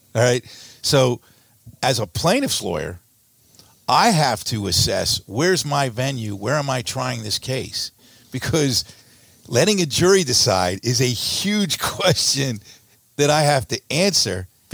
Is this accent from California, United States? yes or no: no; Philadelphia, Pennsylvania, United States; Judge, I'm from Philly.